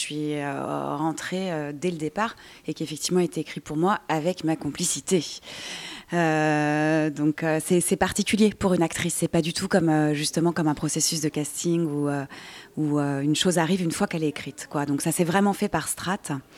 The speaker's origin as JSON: {"language": "French", "town": "San Giovanni di Moriani", "region": "Corsica", "country": "France", "said": "Je suis de San Giovanni di Moriani."}